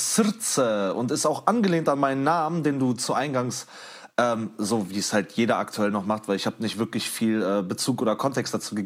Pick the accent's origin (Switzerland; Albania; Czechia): Czechia; diese Identität nach Tschechien hin, zu meiner Heimat, das hat mich immer sehr verbunden. Ich spreche die Sprache auch.